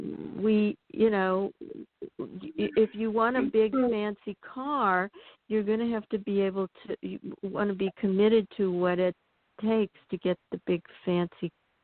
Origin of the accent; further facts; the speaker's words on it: New Orleans, Louisiana, United States; I'm from New Orleans.